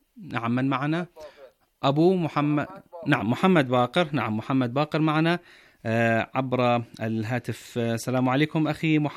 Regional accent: Qatif, Eastern Province, Saudi Arabia; تحت 8 درجات مئوية عندنا في القطيف

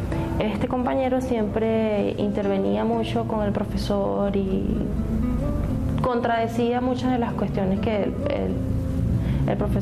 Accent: Caracas, Capital District, Venezuela; nací en Caracas, crecí en una familia cristiana protestante.

